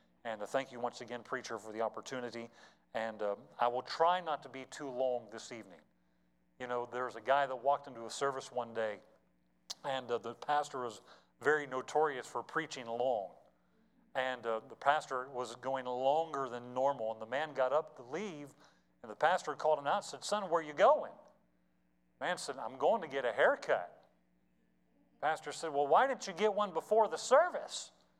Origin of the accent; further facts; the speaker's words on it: Ohio, United States; She grew up, we grew up really both in Trumbull County.